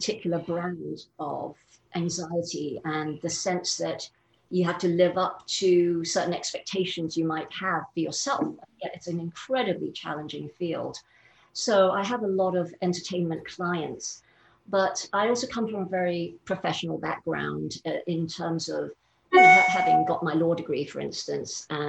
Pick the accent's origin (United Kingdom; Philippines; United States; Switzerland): United Kingdom; London; also born or lived in Malaysia; the first few years of my life in Malaysia, but my dad got a job in London, so we moved there. And I grew up in England